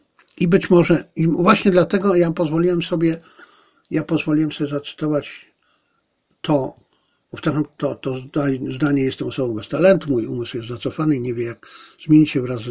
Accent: Zabrze, Silesian Voivodeship, Poland; born there; Ale Bóg mi dał to szczęście, że urodziłem się w ciekawym miejscu, w interesującej rodzinie, w Zabrzu.

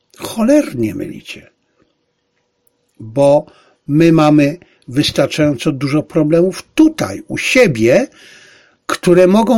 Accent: Silesian Voivodeship, Poland; A urodziłem się tuż po wojnie. Wychowałem się w dodatku jeszcze w byłym niemieckim mieście.

